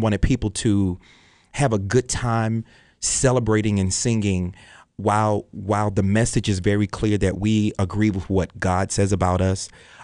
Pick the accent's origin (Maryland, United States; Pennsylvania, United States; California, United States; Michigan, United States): Maryland, United States; Baltimore; I'm from Baltimore originally, so I went back home to record to capture a piece of home.